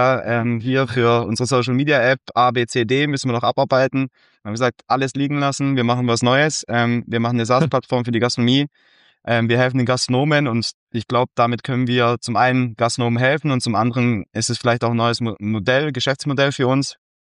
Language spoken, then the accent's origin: German; Esslingen, Baden-Württemberg, Germany; born there; Ich bin gebürtiger Esslinger, das heißt um die Ecke von Stuttgart, deswegen auch leidenschaftlicher VfB-Fan für die, wo zuschauen. Genau, und bin 33 Jahre alt.